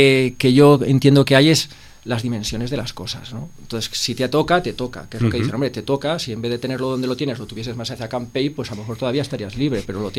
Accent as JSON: {"language": "Spanish", "town": "Sitges", "region": "Catalonia", "country": "Spain", "said": "Claro, yo soy de Sitges, pero no vivo mucho por aquí, pero mis padres sí."}